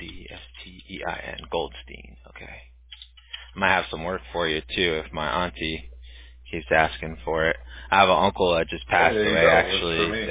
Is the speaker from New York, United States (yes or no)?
no; California, United States; Orange County, but I go out there twice a year.